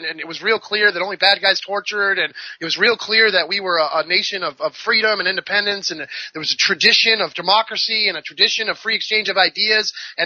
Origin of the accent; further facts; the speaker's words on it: New England, United States; I grew up in North America on the North Atlantic coast of, in the New England, and white picket fences and, you know, white church steeples and, you know, the apple pie and all that, right?